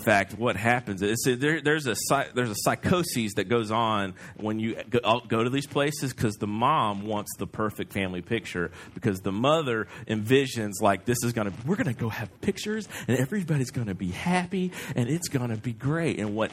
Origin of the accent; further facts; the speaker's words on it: Florida, United States; we think it's cold because we're from Florida and our blood is very thin.